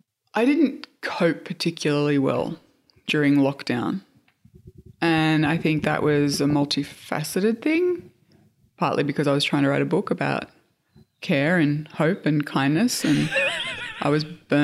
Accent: Australia; discovering just how connected the world was and how isolating it feels as an Australian to not be able to leave your country and all that sort of stuff.

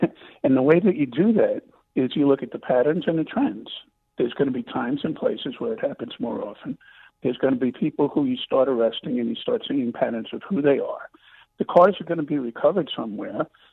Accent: Bronx, New York, United States; So, Jim, you just lost me because I'm from the Bronx.

